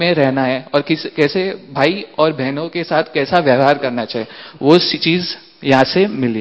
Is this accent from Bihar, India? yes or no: no; Mumbai, Maharashtra, India; और मैं मुंबई से बिलोंग करता हूँ।